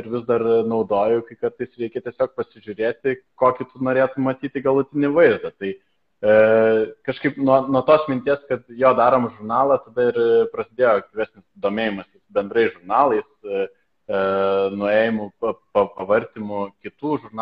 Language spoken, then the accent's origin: Lithuanian; Kaunas, Kaunas County, Lithuania; Aš esu iš Kauno.